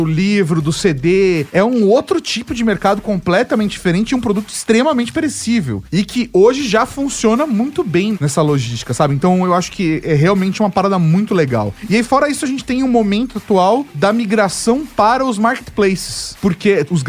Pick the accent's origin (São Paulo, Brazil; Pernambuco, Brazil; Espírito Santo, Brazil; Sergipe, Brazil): São Paulo, Brazil; São Caetano do Sul; eu sei porque eu praticamente me criei em São Caetano.